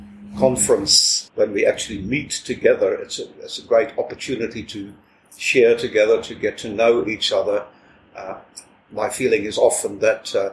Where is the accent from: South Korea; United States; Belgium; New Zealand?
New Zealand; I am from New Zealand and a member of the Reformed Churches of New Zealand. I'm a retired pastor now